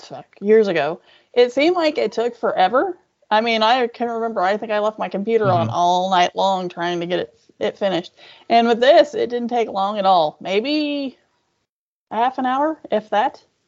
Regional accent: Midwest, United States; you'd think being a Midwesterner my entire life

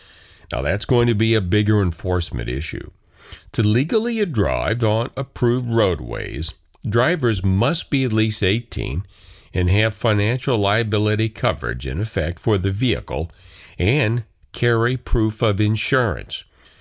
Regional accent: Moline, Illinois, United States; Growing up in Moline, I had the Mississippi River to the north and the Rock to the south.

